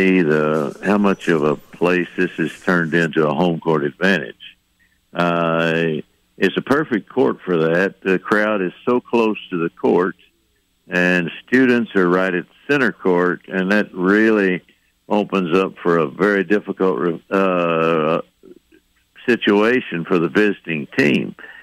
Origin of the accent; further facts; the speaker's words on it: Roan Mountain, Tennessee, United States; a little bit of publicity for my hometown up in Roan Mountain, Tennessee